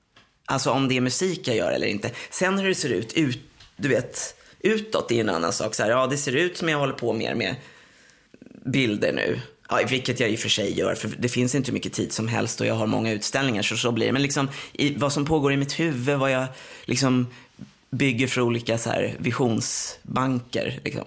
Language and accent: Swedish; Tyresö, Stockholm County, Sweden; born or raised there